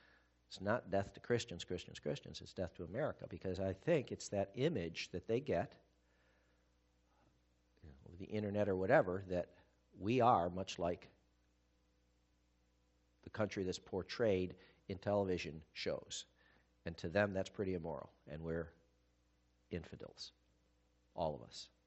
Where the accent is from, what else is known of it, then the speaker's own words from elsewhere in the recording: United States; I don't have a British accent. They know I'm an American.